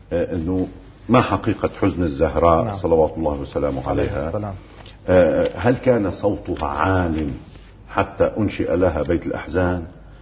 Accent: Lebanon; أو عندنا في لبنان على باب مجلس النواب

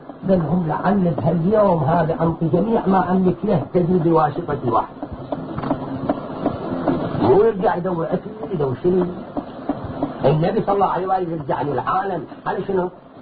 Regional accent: Syria; أنا كسوري الحمد لله

